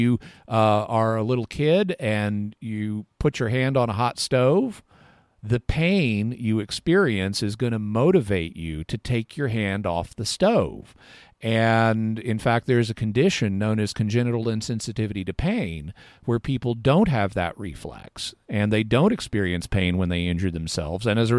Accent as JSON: {"language": "English", "region": "the South", "country": "United States", "tie": "born or raised there", "said": "And growing up in the South, every summer, all poison ivy had to do was look at me"}